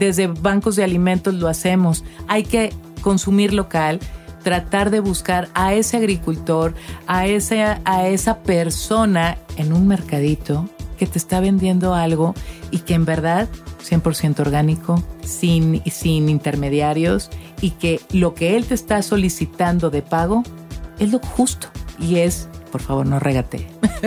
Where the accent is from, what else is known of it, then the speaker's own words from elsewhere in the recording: northern Mexico, Mexico; como buena norteña hay escasez y soy muy sensible a este tema.